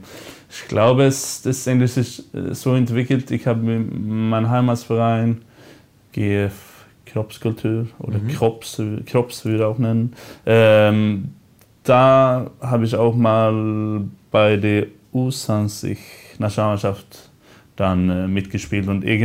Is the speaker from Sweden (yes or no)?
yes; Sweden; German is a second language; obwohl es einfach als Schwede, es gibt viele Wörter und viele Sachen, die du einfach verstehst.